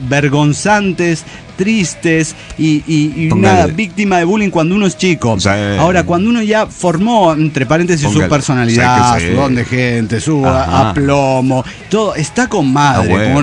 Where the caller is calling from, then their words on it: Chiapas, Mexico; de Tudlautier, Chiapas, México.